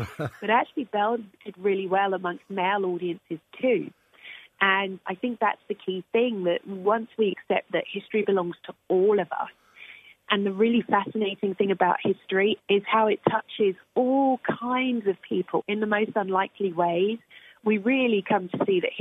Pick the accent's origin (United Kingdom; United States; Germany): United Kingdom; I'm British and I'm also black and I'm also female